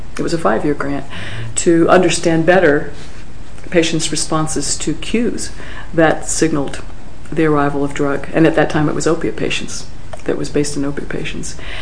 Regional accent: Appalachia, United States; in the mountains where I grew up in Appalachia, where, you know, mental health care is still limited and was extremely limited at the time.

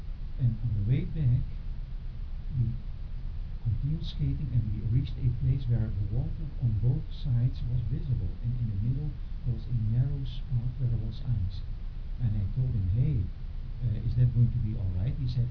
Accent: Netherlands; Maybe my background of, although I was raised in Holland, I heard from my parents what life was like in Eastern Europe.

